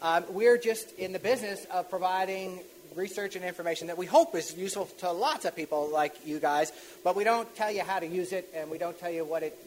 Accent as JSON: {"language": "English", "region": "New York", "country": "United States", "tie": "born there", "said": "because as you can tell, I'm a native Northeasterner. I'm a New Yorker by birth."}